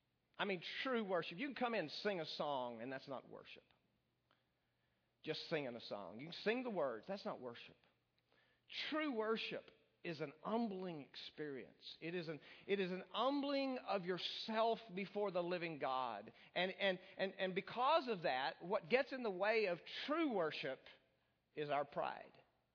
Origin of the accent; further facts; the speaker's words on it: Texas, United States; because I'm from West Texas, close to the New Mexico border